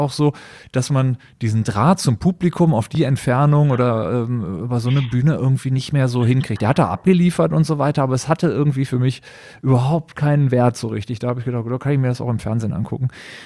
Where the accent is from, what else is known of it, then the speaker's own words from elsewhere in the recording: Düsseldorf, North Rhine-Westphalia, Germany; born there; ich gebürtiger Düsseldorfer bin